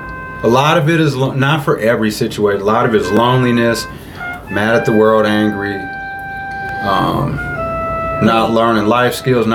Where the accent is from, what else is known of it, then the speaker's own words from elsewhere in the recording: Milwaukee, Wisconsin, United States; I'm from Milwaukee and stuff, and I do a lot of stuff on Milwaukee, and I'm going to continue to do that just because where I'm from.